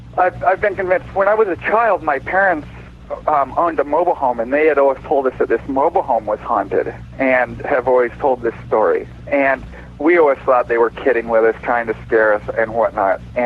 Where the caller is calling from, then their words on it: Seattle, Washington, United States; I'm calling from Seattle, KBI.